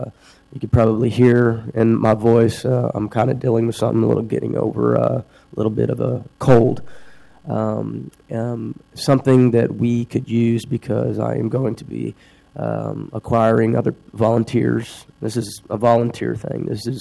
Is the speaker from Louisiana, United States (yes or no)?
no; Fort Worth, Texas, United States; I'm from Texas, Fort Worth, Texas. I've been here for 3 months.